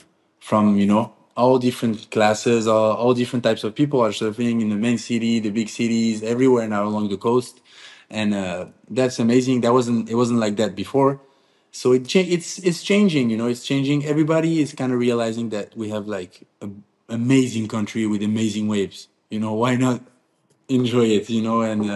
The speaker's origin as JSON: {"language": "English", "town": "Agadir", "region": "Souss-Massa", "country": "Morocco", "tie": "born or raised there", "said": "Okay, so I grew up in Agadir. It's a city down south of Morocco."}